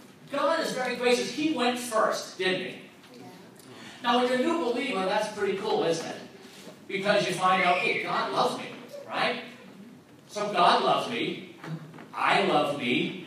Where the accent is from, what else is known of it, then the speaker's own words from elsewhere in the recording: New England, United States; now in Virginia, United States; No, the reason I ask is I came from New England, and people up there, amen, John Matthew, you say it. In New England, Jesus is not as popular as he is down where I live in Virginia.